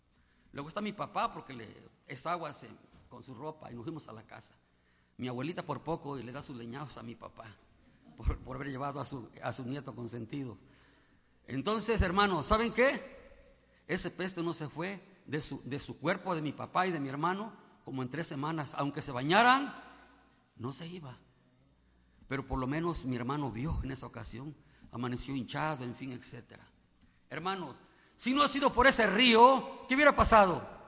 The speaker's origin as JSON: {"language": "Spanish", "region": "Puebla", "country": "Mexico", "said": "Nosotros vivimos del lado de Puebla."}